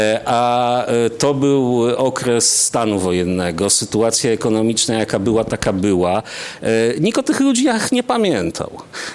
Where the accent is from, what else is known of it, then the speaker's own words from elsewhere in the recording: Radom, Masovian Voivodeship, Poland; ja jestem z Radomia, interesował mnie wtedy dystrykt radomski